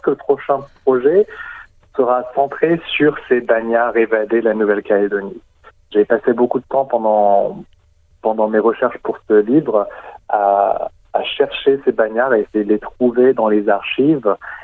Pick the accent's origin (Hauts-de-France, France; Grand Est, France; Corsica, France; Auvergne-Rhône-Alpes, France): Grand Est, France; ma propre expérience en tant qu'Alsacien qui a grandi sans parler la langue alsacienne, sans parler le dialecte.